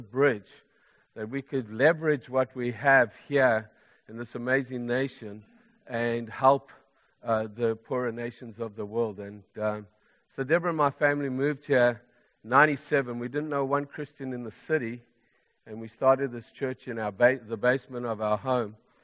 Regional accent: Lobatse, Botswana; also born or lived in Zimbabwe / South Africa; I was born in Zimbabwe. I grew up in Zimbabwe. And then my parents moved to Botswana. And I grew up in a little town called Lebatsi.

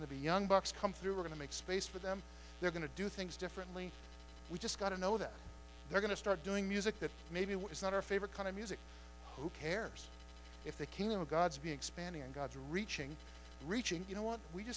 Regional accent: United States; I grew up in America. We used to call it the American dream, you know, a house, 2.3 minivans in a cul-de-sac.

